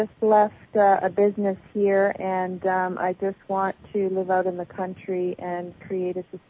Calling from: Canada; I'm calling from Canada as well.

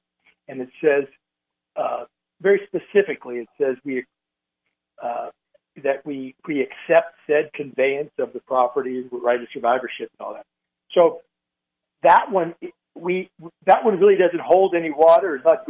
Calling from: Arizona, United States; I'm from Arizona. I put in a call.

